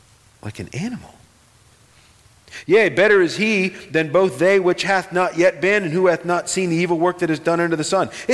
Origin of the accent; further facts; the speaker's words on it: Virginia, United States; I grew up in a house with Robert E. Lee hanging on the wall. I'm from Virginia.